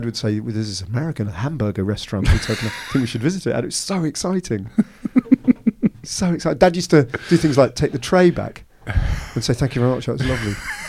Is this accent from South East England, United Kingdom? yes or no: no; Bedford, East of England, United Kingdom; because I grew up in Bedford